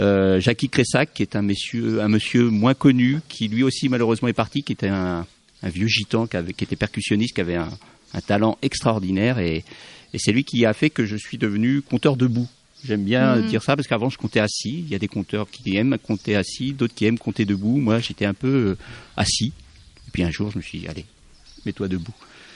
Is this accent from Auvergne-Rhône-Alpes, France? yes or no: no; Nouvelle-Aquitaine, France; Charente-Maritime.